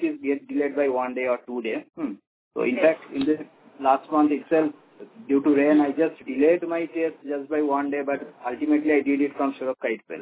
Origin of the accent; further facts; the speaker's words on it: Kolkata, West Bengal, India; like, I'm also from Kolkata.